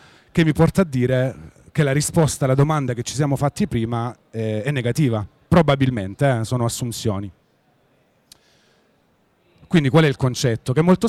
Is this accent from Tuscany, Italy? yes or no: no; Apulia, Italy; now in Milan, Italy; Sono pugliese, però vivo a Milano da circa 10 anni, quindi sono adottato